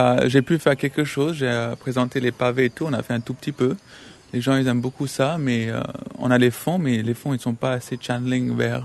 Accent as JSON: {"language": "French", "town": "Auroville", "region": "Puducherry", "country": "India", "tie": "born or raised there", "said": "Donc, j'ai vécu à Auroville, j'ai grandi à Auroville, c'était spécial"}